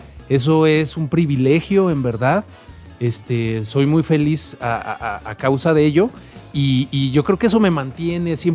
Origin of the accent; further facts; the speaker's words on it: Guadalajara, Jalisco, Mexico; Que salgo de Guadalajara, yo soy de Guadalajara